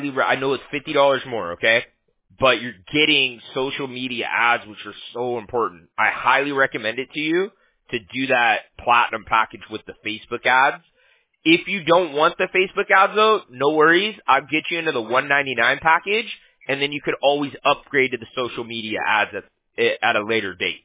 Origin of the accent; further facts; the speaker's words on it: Huntington Beach, California, United States; because I'm from Huntington Beach, right?